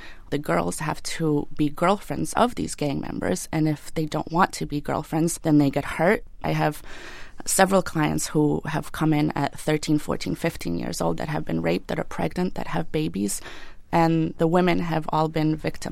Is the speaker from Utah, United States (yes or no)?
no; Boston, Massachusetts, United States; And since I'm from Boston, I offered to continue their cases pro bono from here